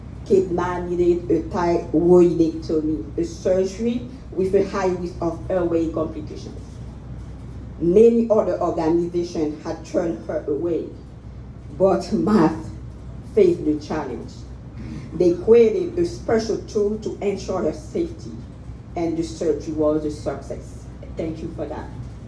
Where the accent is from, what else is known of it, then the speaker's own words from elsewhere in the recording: Port-au-Prince, Ouest, Haiti; I'm from Port-au-Prince, Haiti.